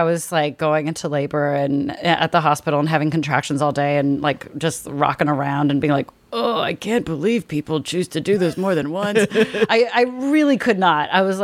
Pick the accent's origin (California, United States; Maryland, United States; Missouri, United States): California, United States; I grew up in the Bay Area with lots of my relatives from my Taiwanese side of the family, my mom's side, my grandparents, aunts, uncles, their kids.